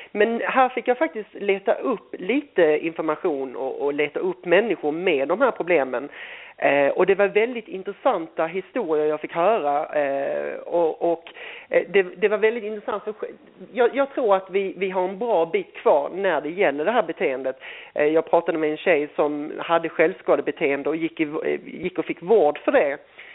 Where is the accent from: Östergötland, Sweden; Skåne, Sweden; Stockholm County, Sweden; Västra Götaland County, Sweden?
Skåne, Sweden; Eslöv; Så att, och där hon bor, hon i Eslöv, det är ju där jag kommer ifrån.